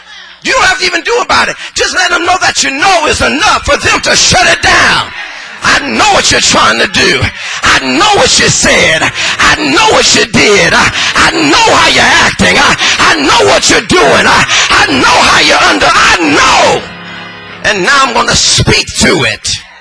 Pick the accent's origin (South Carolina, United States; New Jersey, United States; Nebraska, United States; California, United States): California, United States; Los Angeles; the old preachers where I grew up in Holy Light and in Los Angeles used to say